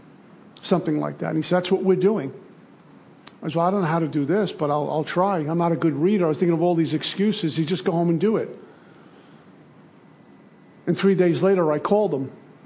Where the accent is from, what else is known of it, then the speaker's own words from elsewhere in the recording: Brooklyn, New York, United States; Because my version of courage growing up in Brooklyn is, you don't tell anyone anything, that means you're tough.